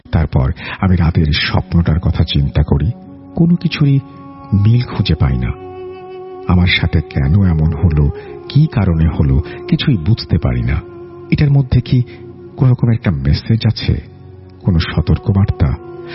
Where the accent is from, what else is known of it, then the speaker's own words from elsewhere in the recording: Sonaimuri, Chittagong Division, Bangladesh; now in Saudi Arabia; Saudi আরব থাকি, এবং আমার গ্রামের বাড়ি নোয়াখালী জেলার সোনাইমুড়ি থানা।